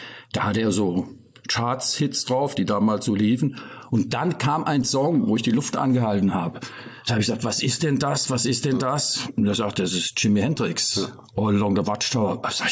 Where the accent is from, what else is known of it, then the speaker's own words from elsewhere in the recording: Fulda, Hesse, Germany; ich bin hier aufgewachsen in Fulda und das ist so meine Heimat.